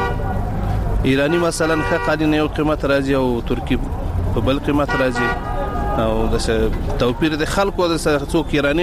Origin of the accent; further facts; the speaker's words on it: Logar, Afghanistan; زه د لوګر ولایت اوسیدونکی یم.